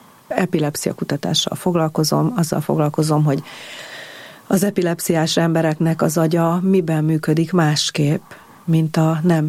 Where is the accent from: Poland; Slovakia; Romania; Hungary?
Hungary; Budafok, Budapest; Egy csodálatosan szép kertje volt neki Budafokon. Félig ott nőttem fel, laktam is ott, meg hát sokat jártam nyilván a nagyszüleimhez